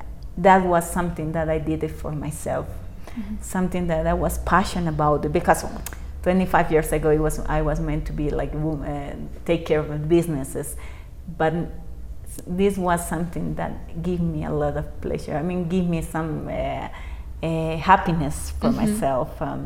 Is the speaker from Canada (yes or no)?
no; La Paz, Bolivia; English is a second language; and I came from Bolivia, La Paz